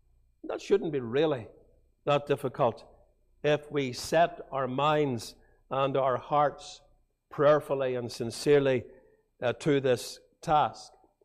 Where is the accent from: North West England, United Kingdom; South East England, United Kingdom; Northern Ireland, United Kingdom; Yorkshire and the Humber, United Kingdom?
Northern Ireland, United Kingdom; Portadown; When we were growing up in Portadown, they used to pray for the blue areas, and you got blue areas too.